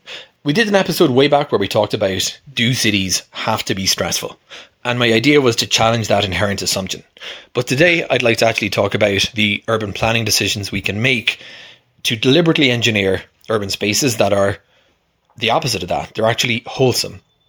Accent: Ireland; growing up in Ireland, we'd go to the country in the summers.

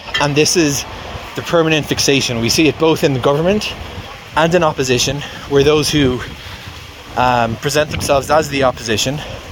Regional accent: Ireland; Where I grew up in Ireland, we have a system whereby you have elected representatives with constituencies

